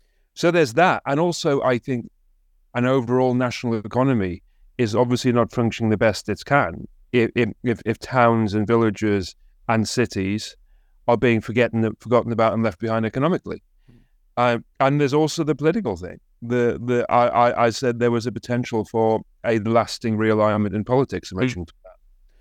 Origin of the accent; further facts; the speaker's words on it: Consett, North East England, United Kingdom; I wanted to write a book about my hometown of Consett and lots of little places like that and big places like that, which were dominated by industry, by steelworking in Consett's case, or by coal mining